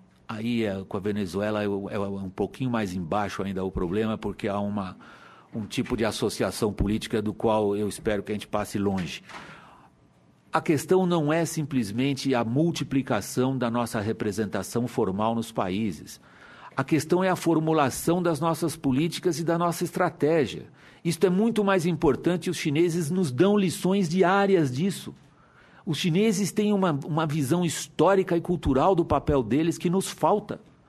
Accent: Brazil; Digo porque isto me afeta como brasileiro.

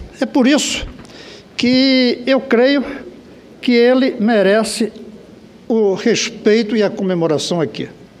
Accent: Brazil; de orgulho, como brasileiro, de ver a capacidade empreendedora

